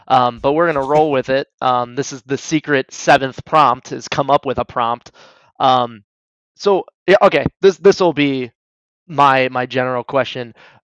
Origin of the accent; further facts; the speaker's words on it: Midwest, United States; I'm from the Midwest.